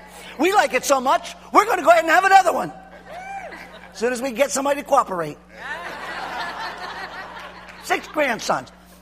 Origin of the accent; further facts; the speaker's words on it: Trenton, New Jersey, United States; Pastor Mike and I grew up in Trenton. Remember Staten Broad?